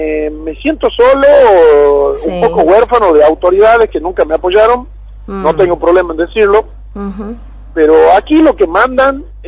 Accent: Tucumán, Argentina; decía yo, como tucumano, voy a tener que recurrir a Buenos Aires

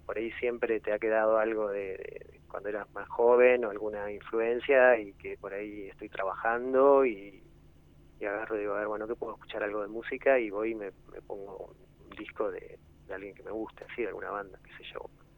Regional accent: Argentina; como todo argentino

